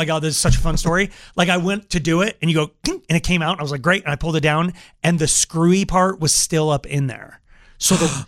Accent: Longmont, Colorado, United States; Like, I grew up in Longmont.

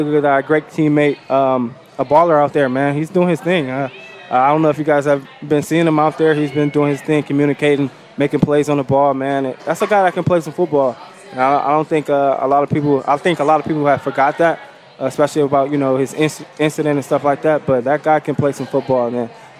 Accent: Detroit, Michigan, United States; now in Buffalo, United States; Just trying to get back to the community here in my hometown in Buffalo. I mean, Detroit.

